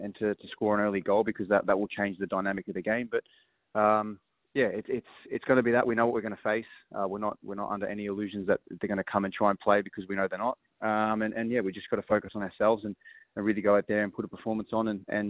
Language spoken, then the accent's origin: English; Australia; pushing to always win championships here in Australia and be successful in my hometown